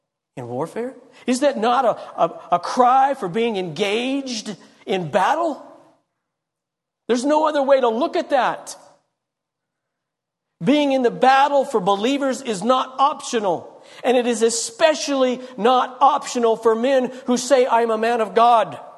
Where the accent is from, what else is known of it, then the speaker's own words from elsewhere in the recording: Longmont, Colorado, United States; A friend of mine who pastors in my hometown of Longmont, he's getting ready to have two different campuses.